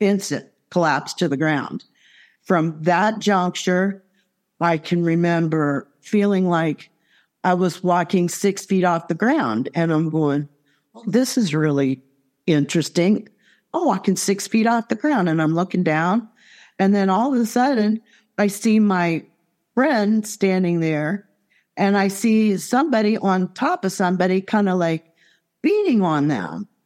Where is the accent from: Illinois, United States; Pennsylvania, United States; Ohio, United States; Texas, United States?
Ohio, United States; Cambridge; born there; But I hail from Ohio. I was born in a little town called Cambridge, famous for the glass. And I was really just kind of born there.